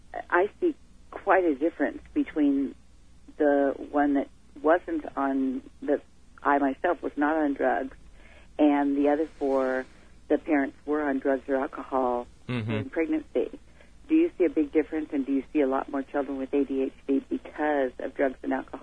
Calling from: Ventura, California, United States

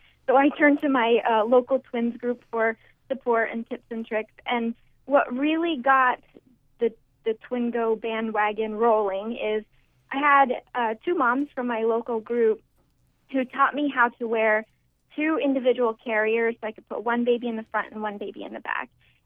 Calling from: Washington, District of Columbia, United States; From Washington, D.C.

